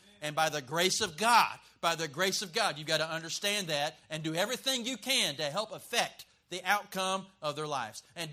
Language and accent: English; the South, United States; I grew up in the South, and my parents taught me very clearly from the very young age